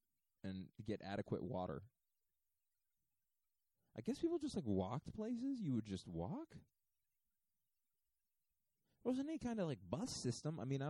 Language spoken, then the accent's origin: English; Tottenham, London, United Kingdom; That's a killer accent. Tottenham. I'm from Tottenham.